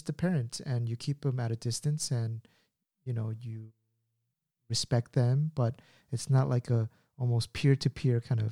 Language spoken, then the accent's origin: English; United States; So my dad, like I grew up in the States when I was growing up, my dad didn't have many friends.